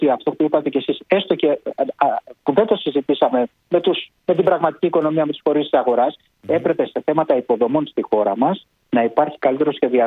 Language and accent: Greek; Piraeus, Attica, Greece; επειδή είμαι από Πειραιά και ναυτικός.